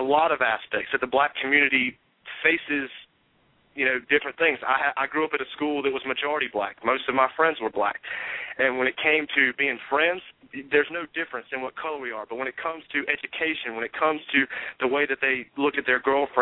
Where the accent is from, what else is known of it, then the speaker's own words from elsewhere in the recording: Boone, North Carolina, United States; I'm from Boone.